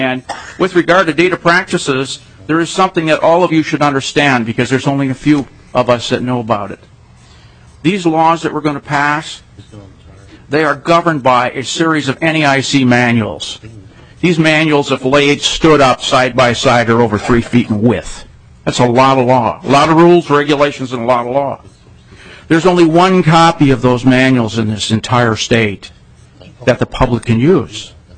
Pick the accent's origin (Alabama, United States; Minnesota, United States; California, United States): Minnesota, United States; Edina; I'm from Edina, Minnesota.